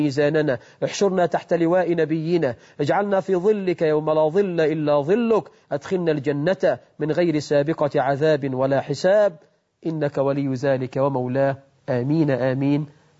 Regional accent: Egypt; بلدنا مصر

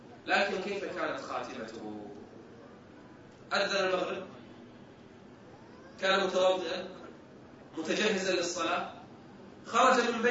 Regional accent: Kuwait; في أحد المساجد عندنا بالكويت

